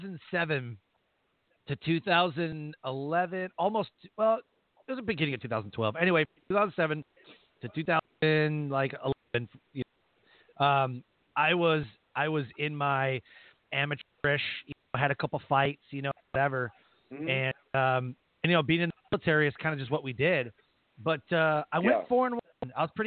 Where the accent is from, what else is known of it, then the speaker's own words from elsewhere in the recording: Detroit, Michigan, United States; I grew up in Detroit, like poverty, like middle class, like lower than middle class.